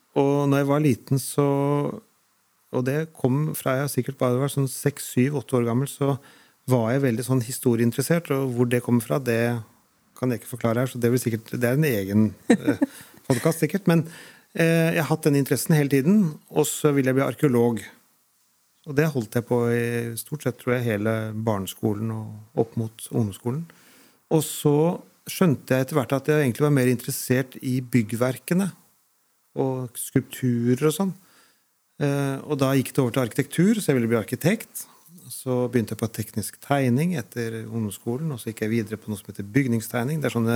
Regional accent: Hønefoss, Buskerud, Norway; Jeg bodde jo borte i 10 år, altså jeg er jo fra Hønefoss, og så bodde jeg i Drammen først, og Sande Vestfold. i 10 år, hadde faktisk ikke noen planer om å flytte tilbake heller

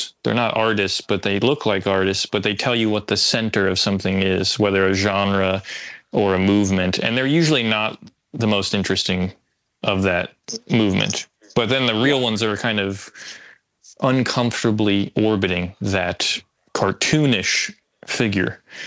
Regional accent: Wayne, New Jersey, United States; born there; I live in Rutherford, New Jersey, but I was born in Wayne, New Jersey.

